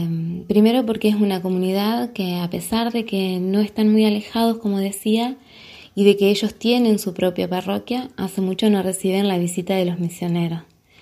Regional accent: Federal, Entre Ríos, Argentina; soy de la Ciudad de Federal, del Centro Norte de la provincia de Entre Ríos.

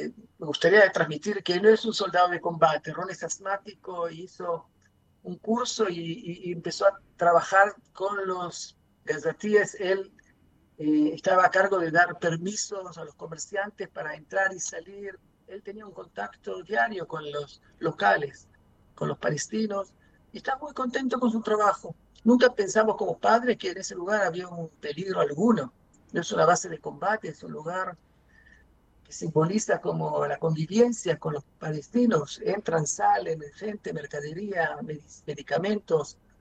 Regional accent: Argentina; Yo soy argentino con nacionalidad y él también.

